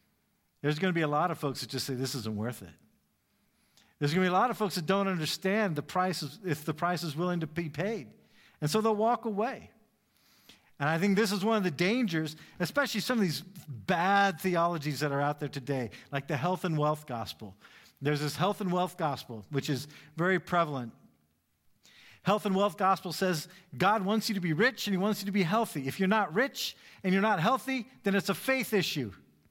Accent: United States; one of the reasons why a lot of Americans, and I'm an American in case you don't know

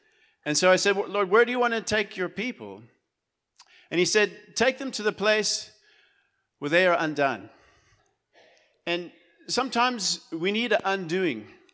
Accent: United States; moved away as an adult; now in Durbanville, South Africa; I'm American, she's Afrikaans, and we just prove that God does have a sense of humor. We've been in Joshen in Durbanville for 14 years

